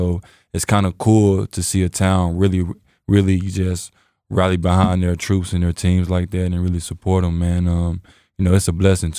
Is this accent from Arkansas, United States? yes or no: yes; Little Rock, Arkansas, United States; like I'm from Arkansas, right? From Little Rock, Arkansas. I wasn't fortunate like you guys to have a pro team, right?